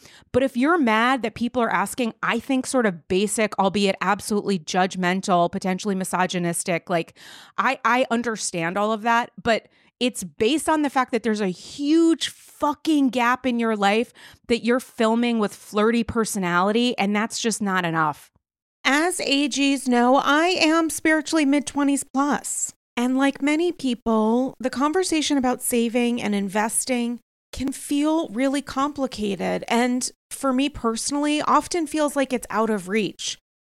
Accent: New York, United States; with the questions that I have as a New Yorker and someone who likes to know what other people are paying for rent

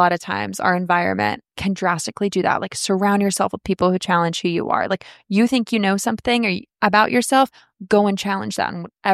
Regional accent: Florida, United States; abroad 2 years ago, I moved to England. I have grown up in South Florida. I've lived most of my life here. The like work hard culture is in my DNA from growing up in South Florida.

